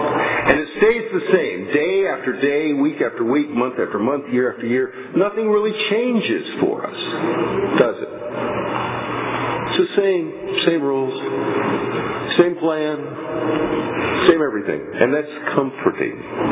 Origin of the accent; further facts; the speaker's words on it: Kansas, United States; now in Visalia, United States; I started out in the Midwest. Unlike a lot of you, I'm not from Visalia originally. I'm from the dirtier part of Kansas. And grew up in a farm for the first few years of my life.